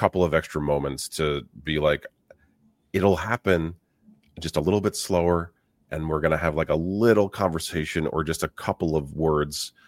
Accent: New York, United States; I mean, I'm from New York, and you get a larger tip if you go fast, right?

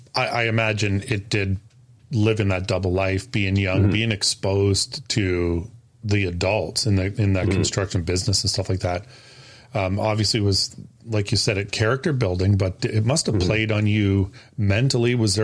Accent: Toronto, Ontario, Canada; I'm only laughing because I grew up in Toronto.

